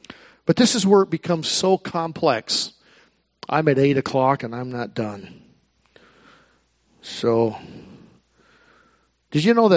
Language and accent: English; United States; me being white and me growing up in suburban America, USA